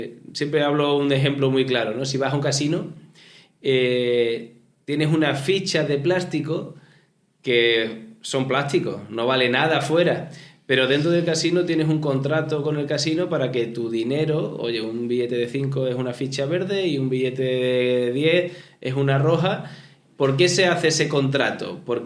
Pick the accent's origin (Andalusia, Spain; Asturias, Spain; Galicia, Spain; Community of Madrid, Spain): Andalusia, Spain; Huelva; soy de Huelva, una ciudad pequeñita, pero he vivido 20 años fuera.